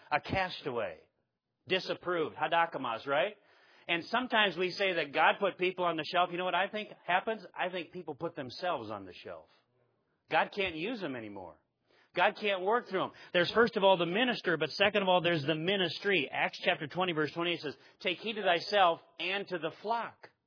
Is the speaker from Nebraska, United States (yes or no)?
yes; Nebraska, United States; I come from Nebraska.